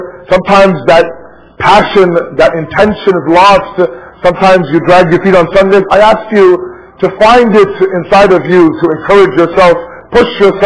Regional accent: Canada; I know I'm Canadian, but what I'm speaking is English, inshallah.

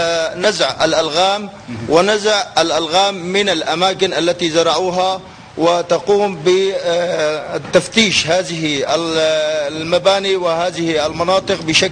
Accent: Syria; على أرض الوطن العربي بلدنا سوريا وعلى أرض القصير بالكامل.

